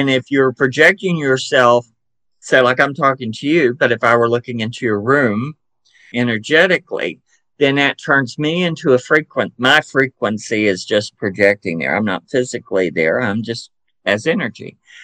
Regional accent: Chattanooga, Tennessee, United States; accent: Southern drawl; I'm from Chattanooga, Tennessee. I'm 63

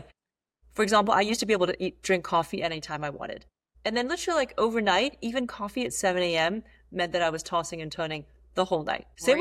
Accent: Hong Kong; Yeah, well, the great thing about growing up in Hong Kong is that you have soup with every meal.

